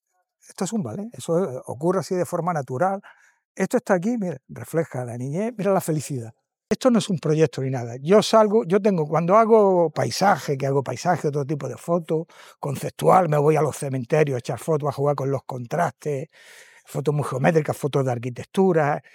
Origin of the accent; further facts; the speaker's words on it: Melilla, Spain; now in San Pedro del Pinatar, Spain; Yo soy de Melilla y llevo ya más de 40 años aquí en San Pedro del Pinatar, en la zona del Mar Menor.